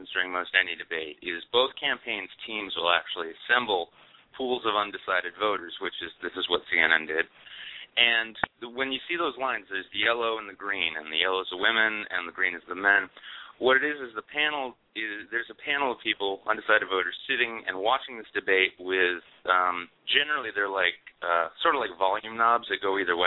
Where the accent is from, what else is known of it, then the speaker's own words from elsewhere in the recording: New England, United States; But having, you know, I come from New England, and I'm familiar with Mitt Romney from his time as governor of Massachusetts.